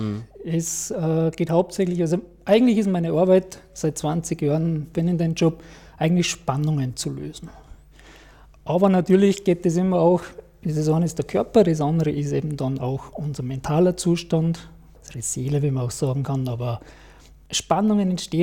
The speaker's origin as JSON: {"language": "German", "region": "Salzburg", "country": "Austria", "said": "ich bin ein Salzburger und ich betreibe da eine Heilmassagepraxis seit 12 Jahren."}